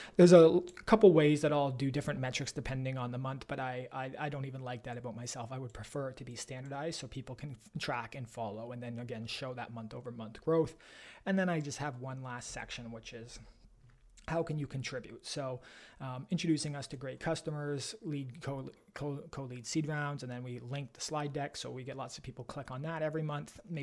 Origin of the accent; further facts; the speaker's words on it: Canada; So maybe, you know, for us, we're Canadian